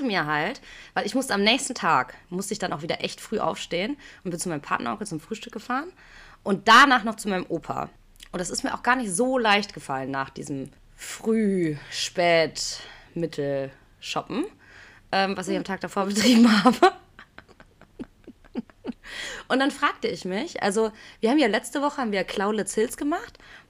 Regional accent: Aachen, North Rhine-Westphalia, Germany; Ja, ich komme aus Aachen.

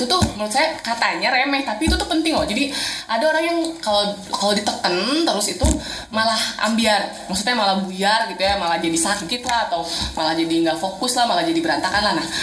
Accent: Sumatra, Indonesia; Saya dulu di Sumatera, gede di Sumatera.

